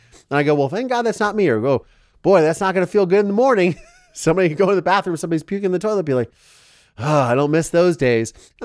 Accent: Ireland; I'm Irish and I can say that they always call it the Irish goodbye

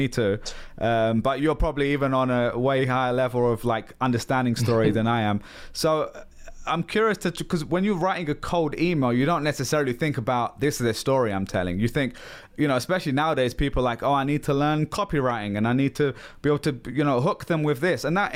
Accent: London, United Kingdom; born there; I was born in London, you're born in the States.

